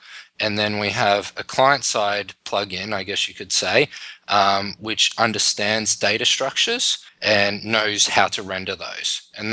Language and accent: English; Brisbane, Queensland, Australia; now in New York City, United States; Originally, I'm from Brisbane, Australia, currently living in New York City.